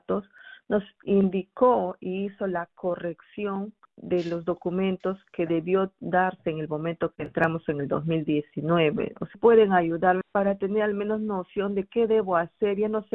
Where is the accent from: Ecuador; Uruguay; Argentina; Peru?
Peru; now in United States; venimos de Perú, entramos por el aeropuerto de Fort Lauderdale